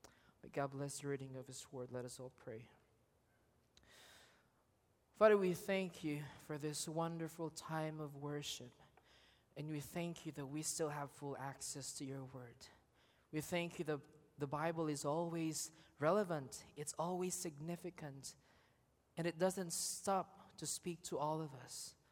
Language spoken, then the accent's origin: English; Philippines; And that's how Filipinos are. I love being a Filipino. But I'm not saying all these things to deny the fact that there's pain and suffering among my countrymen.